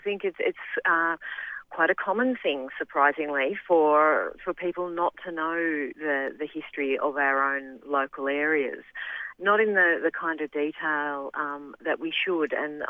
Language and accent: English; Victoria, Australia; I grew up in the Western District, and my family had a farm up in the Northern Grampians area.